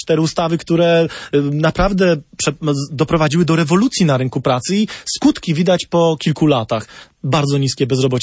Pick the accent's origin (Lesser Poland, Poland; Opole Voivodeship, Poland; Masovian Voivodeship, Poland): Lesser Poland, Poland; Kraków; born there; Ja też z Krakowa się urodziłem, w Krakowie.